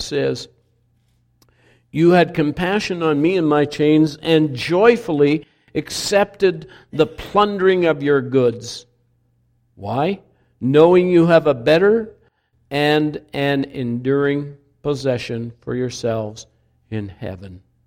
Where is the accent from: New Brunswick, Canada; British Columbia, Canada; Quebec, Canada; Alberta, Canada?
British Columbia, Canada; We used to have a lake when I grew up in British Columbia.